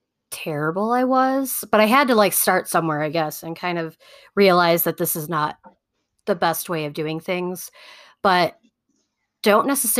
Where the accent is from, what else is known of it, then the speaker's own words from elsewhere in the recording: Midwest, United States; I have to admit, I am super, super jealous because I'm from the Midwest.